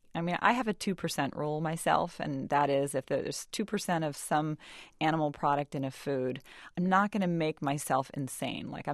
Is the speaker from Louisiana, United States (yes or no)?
no; Doraville, Georgia, United States; I grew up in Doraville, Georgia, and I ate barbecued ribs and chicken fried steak and all kinds of cheesy grits